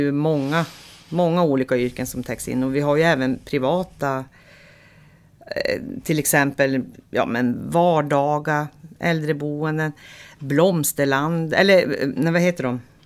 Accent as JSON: {"language": "Swedish", "town": "Luleå", "region": "Norrbotten County", "country": "Sweden", "tie": "born or raised there", "moved": "yes", "lives_now": "Gothenburg, Sweden", "said": "som sagt var. Och jag är född och uppvuxen i Luleå, som man nu skulle kunna tro att man har. Jag flyttade hit redan 86, eller flyttade till Göteborg då. Men dialekten är kvar, har jag förstått."}